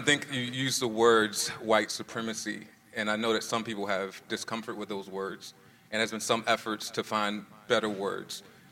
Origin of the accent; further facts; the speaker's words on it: Baltimore, Maryland, United States; Growing up in South Baltimore in a community that was predominantly African-American